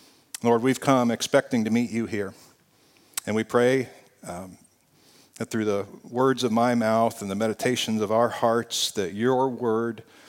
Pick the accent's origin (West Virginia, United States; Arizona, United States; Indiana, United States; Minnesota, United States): Indiana, United States; Indianapolis; we're both from Indy, we've been to Houston, we've been to Florida, we've been to D.C., really all kinds, Georgia, all kinds of places together.